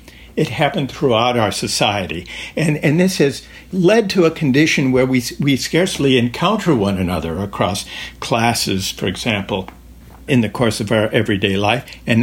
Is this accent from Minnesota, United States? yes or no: yes; Minnesota, United States; when I was growing up in Minnesota, I was a Minnesota Twins fan.